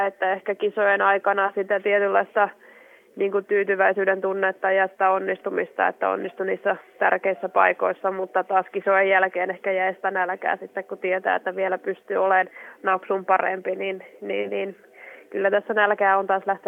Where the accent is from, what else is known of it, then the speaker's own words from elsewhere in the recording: Ikaalinen, Pirkanmaa, Finland; kyllä mä aina muistan sanoa, että mä oon Ikaalisista ja se Ikaalisiin on kiva tulla, se on pieni paikka ja siellä on hyvä rauhoittua ja siellä on kuitenkin lapsuus ja nuoruus vietetty